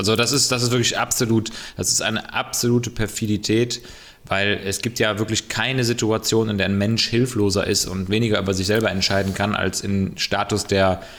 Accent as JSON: {"language": "German", "region": "West Germany", "country": "Germany", "said": "Ich bin ja auch ein Wessi."}